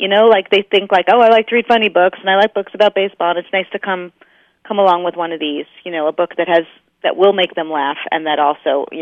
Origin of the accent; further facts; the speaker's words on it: Queens, New York, United States; But, you know, I grew up in Queens, and I'm a Yankees fan